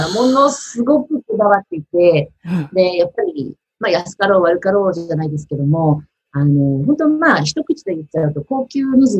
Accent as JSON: {"language": "Japanese", "town": "Sendai", "region": "Miyagi", "country": "Japan", "said": "いや、私ね、もともと私、実は宮城県の仙台というところの出身なんですけども、もう短大ぐらいになった時からずっとサーフィンを仙台でやってたんですね。"}